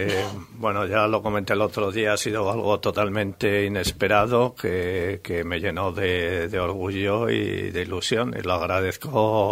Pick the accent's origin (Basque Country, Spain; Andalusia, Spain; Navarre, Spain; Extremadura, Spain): Basque Country, Spain; Lekeitio; now in Balearic Islands, Spain; Crecí ahí en Lekeitio, ¿no? En Vizcaya